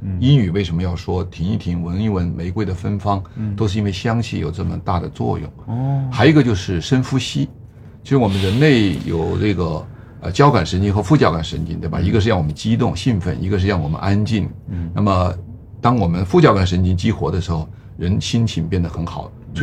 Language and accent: Chinese; Hunan, China; 我湖南人爱吃臭豆腐